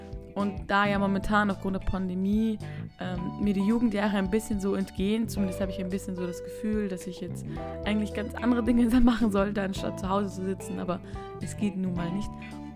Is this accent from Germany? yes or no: no; Vienna, Austria; ich bin 16 Jahre alt und ich komme aus Wien.